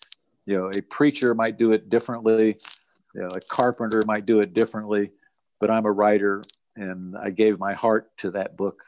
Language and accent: English; Atlanta, Illinois, United States; I'm from Atlanta, Illinois, moved back to Illinois, where my mother was living in Morton with my sister.